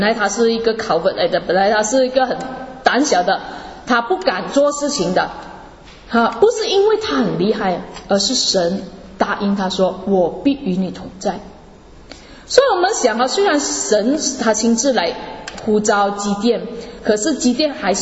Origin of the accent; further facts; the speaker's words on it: Malaysia; 800美金那时候对我们马来西亚人来说是非常多的